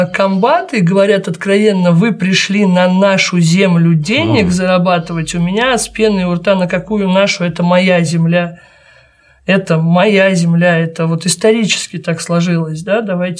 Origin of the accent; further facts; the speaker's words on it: Saint Petersburg, Russia; Я из Петербурга